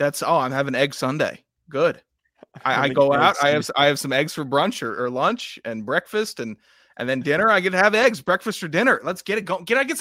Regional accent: Mid-Atlantic, United States; It's not me. I'm from the Mid-Atlantic region. We have no accent.

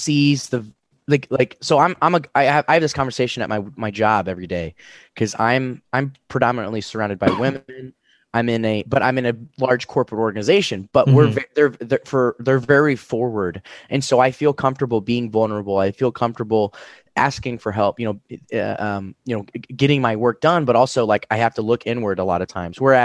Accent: Indianapolis, Indiana, United States; You know, you grew up here. I grew up in Indianapolis.

